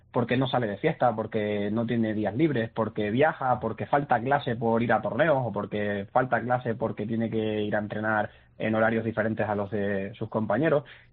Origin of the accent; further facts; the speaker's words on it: Canary Islands, Spain; Si es en Lanzarote, que es de donde soy yo, la charla dura 5 minutos porque todo está más o menos cerca